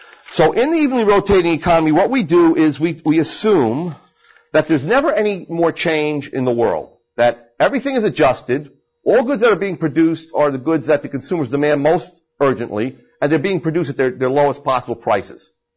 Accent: New Jersey, United States; ignore the fact that my name ends in a vowel and I come from New Jersey.

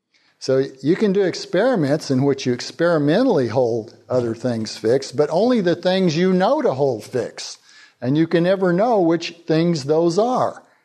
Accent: Oklahoma, United States; I'm from Oklahoma and we don't speak no Greek. even in Greek restaurants, they talk like Okies.

